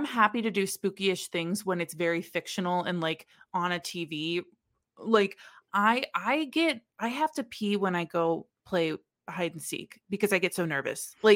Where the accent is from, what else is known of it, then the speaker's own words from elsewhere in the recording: Midwest, United States; We are in the Midwest. We grew up in the Midwest, both you and I.